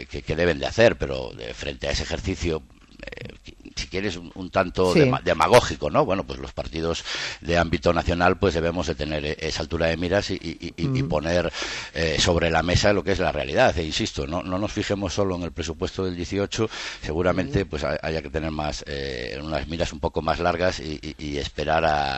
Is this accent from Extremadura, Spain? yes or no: no; Galicia, Spain; yo que soy gallego